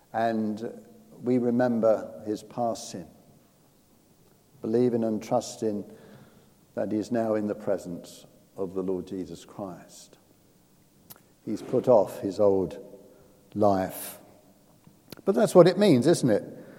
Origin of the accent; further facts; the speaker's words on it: London, United Kingdom; accent: London; now in England; I now live on the south coast. I'm not a Londoner anymore, though I speak like a Londoner does.